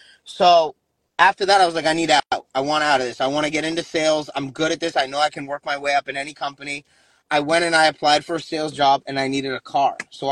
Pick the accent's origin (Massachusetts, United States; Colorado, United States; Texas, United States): Massachusetts, United States; Boston; And I'm from Boston. I'm from this area. And my mom was here.